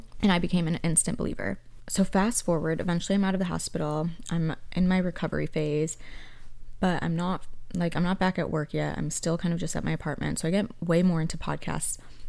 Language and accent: English; Northbrook, Illinois, United States; It was winter break in my hometown, Northbrook, Illinois, suburbs of Chicago.